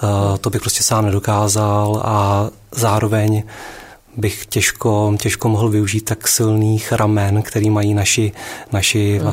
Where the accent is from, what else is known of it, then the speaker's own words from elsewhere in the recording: Turnov, Liberec Region, Czechia; Já jsem vlastně z Turnova, Turnov je 15-tisícové město.